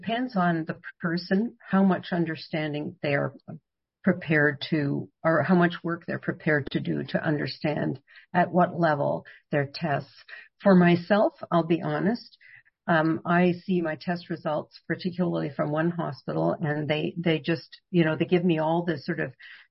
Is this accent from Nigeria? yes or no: no; Canada; And, I frankly, as a Canadian, I really question why it's like that.